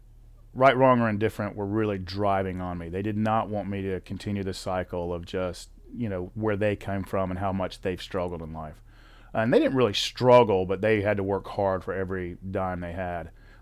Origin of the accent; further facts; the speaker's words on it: Atlanta, Georgia, United States; born there; I'm born in the south side of Atlanta, near the airport.